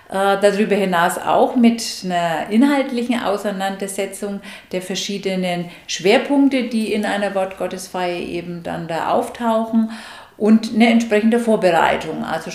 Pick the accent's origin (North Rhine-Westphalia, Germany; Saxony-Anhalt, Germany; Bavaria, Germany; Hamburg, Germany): Bavaria, Germany; Nuremberg; Bevor ich hier gelebt und gewohnt habe, ich komme ursprünglich aus Nürnberg, habe ich mich da schon auch kirchlich engagiert.